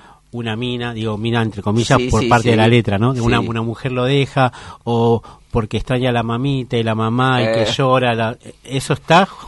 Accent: Buenos Aires, Argentina; yo soy del barrio de Villa Devoto

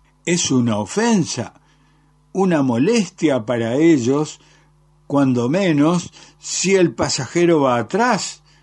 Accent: Argentina; "No, soy argentino", le dije.

